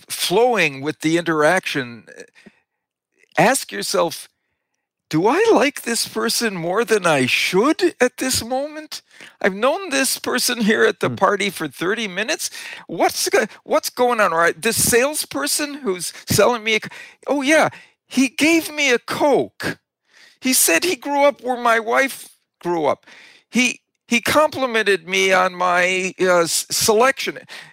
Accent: Wisconsin, United States; I grew up in Wisconsin, and the NFL football team in Wisconsin, the home team, has always been the Green Bay Packers.

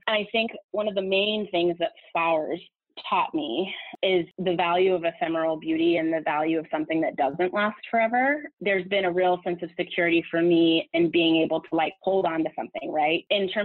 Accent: California, United States; while I was from California and flowers are everywhere and the LA flower market is massive

